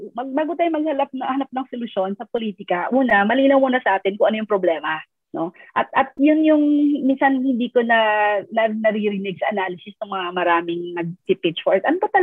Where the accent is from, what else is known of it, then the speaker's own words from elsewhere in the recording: Mindanao, Philippines; And I'm for federalism because I'm a Mindanaoan.